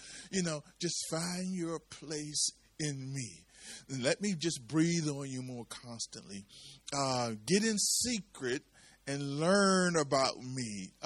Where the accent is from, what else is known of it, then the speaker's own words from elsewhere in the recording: Mississippi, United States; That being, I'm from Mississippi.